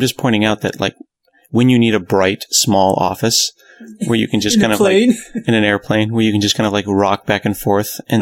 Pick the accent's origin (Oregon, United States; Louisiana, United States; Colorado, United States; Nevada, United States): Oregon, United States; born there; I was born in Oregon, you know, I don't know what it is in Celsius, but room temperature for me is about 65. You know, I grew up sleeping with the windows open.